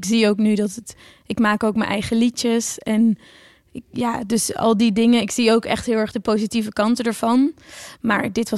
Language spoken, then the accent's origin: Dutch; Friesland, Netherlands; moved away; also born or lived in The Hague; Want ja, ik kom natuurlijk uit Friesland. En dan had ik daarvoor in Den Haag gewoond. En toen ging ik dus naar Brussel.